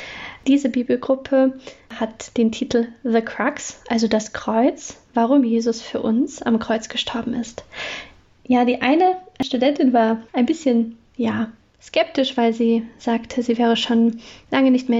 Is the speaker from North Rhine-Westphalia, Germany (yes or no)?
yes; North Rhine-Westphalia, Germany; ich komme aus dem Ruhrgebiet und habe mich nach dem Masterstudium entschlossen